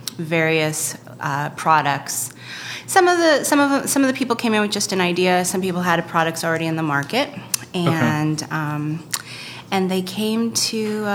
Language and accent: English; Mill City, Oregon, United States; I am from, well, I like to say my formative years were in Mill City, Oregon, which is east of Salem, a town of 1,500 people.